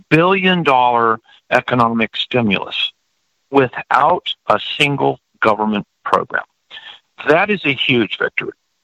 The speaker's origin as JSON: {"language": "English", "town": "San Diego", "region": "California", "country": "United States", "tie": "born or raised there", "also_born_or_lived": "Milwaukee", "said": "Yeah, I was born in Milwaukee, Wisconsin, and I don't think I was even two yet when my dad moved the family out here to San Diego."}